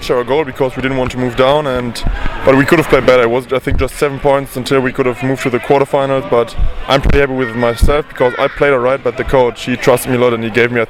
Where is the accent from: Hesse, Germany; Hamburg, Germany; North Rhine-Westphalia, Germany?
North Rhine-Westphalia, Germany; Hagen; It's very nice because I'm from Hagen